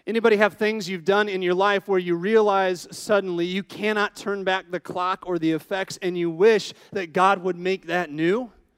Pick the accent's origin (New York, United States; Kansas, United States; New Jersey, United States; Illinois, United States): Illinois, United States; Quad Cities; Now, I grew up in Western Illinois along the Mississippi River, farming country, right? I grew up in the city, but a relatively small city compared to like Milwaukee, right?